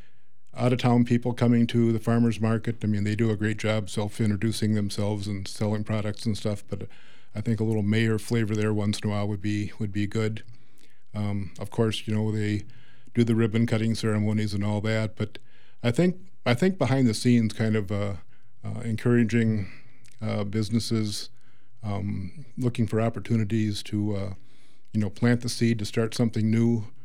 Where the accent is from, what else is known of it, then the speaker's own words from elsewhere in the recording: Wisconsin, United States; Well, I was raised in Vernon County, 4 miles outside of town on Highway 56. Went to Viroqua area schools.